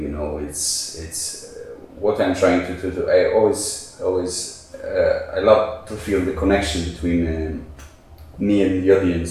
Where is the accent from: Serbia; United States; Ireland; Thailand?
Serbia; Loznica, Mačva District; English is a second language; moved away as an adult; also born or lived in Belgrade, Serbia / London, United Kingdom; My primary music education was here in my hometown, Loznica.